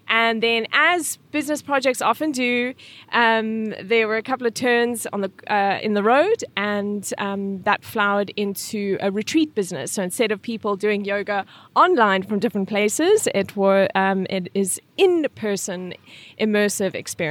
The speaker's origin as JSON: {"language": "English", "country": "South Africa", "tie": "born or raised there", "moved": "yes", "said": "Immigrants to South Africa, and I grew up in South Africa. And I left in 2005 to work on yachts."}